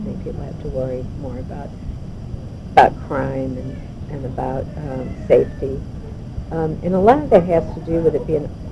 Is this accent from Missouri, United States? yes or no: yes; St. Louis County, Missouri, United States; also born or lived in California; because I had lived in California and I had lived growing up in St. Louis County and I had family that lived in other parts of the country.